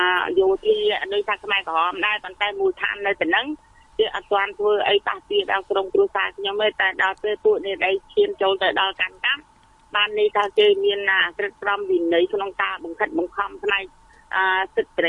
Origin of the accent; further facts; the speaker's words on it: Phnom Penh, Cambodia; now in Mondulkiri, Cambodia; ស្រុកកំណើតរបស់ខ្ញុំនៅជួយច ਵਾ សង្កាត់នេះ7ក្រុងភ្នំពេញទីដើម